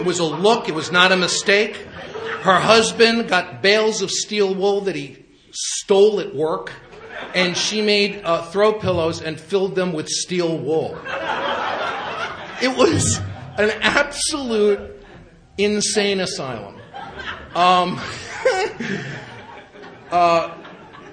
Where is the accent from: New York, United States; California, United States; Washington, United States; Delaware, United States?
New York, United States; Bronx; born or raised there